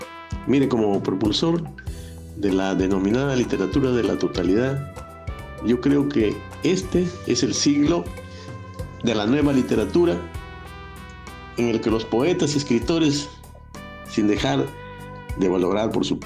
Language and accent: Spanish; Zorritos, Tumbes, Peru; born there; Yo nací en Zorritos, una pequeña caleta de pescadores de Tumbes, al norte de mi país, el Perú. Y no me incomoda que digan que soy ecuatoriano también, porque mi abuelo materno lo fue, mi bisabuelo paterno también.